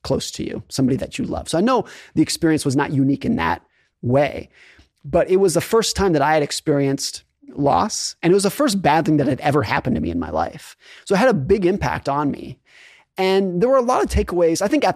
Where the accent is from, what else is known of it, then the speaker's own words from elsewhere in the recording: Lake Tahoe, California, United States; So I grew up skiing in Lake Tahoe, California, and I was a competitive ski racer.